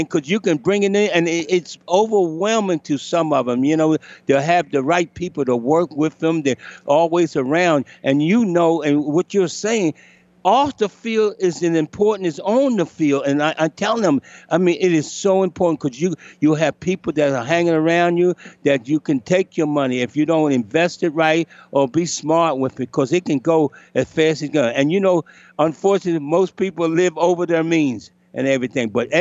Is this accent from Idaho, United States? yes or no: no; Maryland, United States; accent: Maryland; That's my Maryland accent.